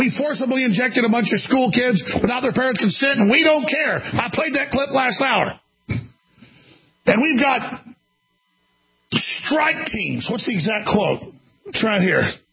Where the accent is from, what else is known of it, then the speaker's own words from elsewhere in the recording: Dallas, Texas, United States; bigger than Dallas. My hometown.